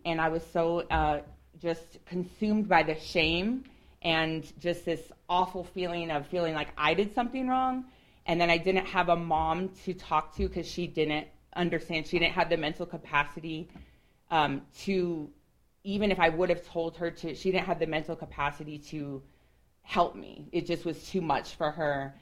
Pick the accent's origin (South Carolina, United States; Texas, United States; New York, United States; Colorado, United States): Colorado, United States; Fort Collins; I am from Fort Collins, so I was born and raised in Fort Collins, Colorado. I grew up very, I guess, quote-unquote, normal.